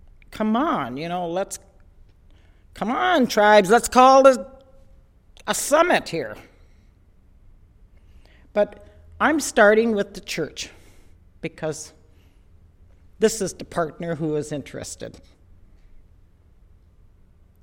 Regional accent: Minnesota, United States; you know, Minnesota, the reason we as American Indians, Ojibwe, Dakota, Anishinaabe people, the reason why we're Episcopalians or Roman Catholics

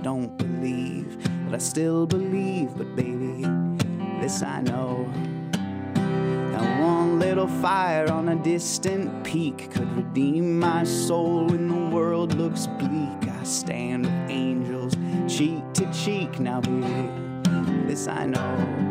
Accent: California, United States; I grew up in California, and my native landscape had a lot of gold mines in it.

